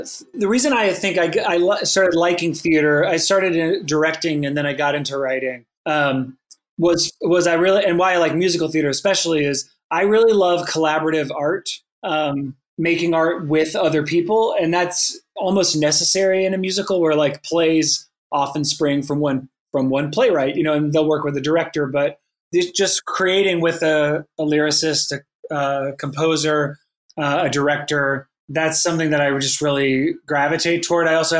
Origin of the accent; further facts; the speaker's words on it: North Carolina, United States; Well, I will say growing up in North Carolina, I didn't really know that being a writer was a thing you could do, like as a life.